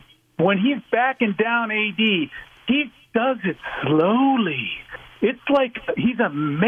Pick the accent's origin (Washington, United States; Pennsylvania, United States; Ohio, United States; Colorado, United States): Colorado, United States; Golden; I'm from Golden, Colorado. We got a big, giant brewery here and a bunch of other ones